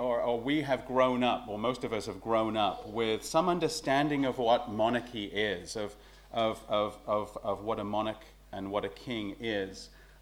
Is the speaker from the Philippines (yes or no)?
no; England, United Kingdom; now in United States; being an Englishman in America is a little harder than being an Englishman maybe than, say, here, or being an Englishman in Canada.